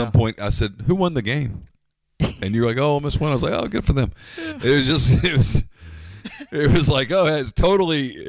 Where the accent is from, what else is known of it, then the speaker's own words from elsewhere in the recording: Ruston, Louisiana, United States; also born or lived in Selma, Alabama; No, I've always thought I'm from Ruston. because I grew up there. But you're right. I lived my first 2.5 years in the state of Alabama.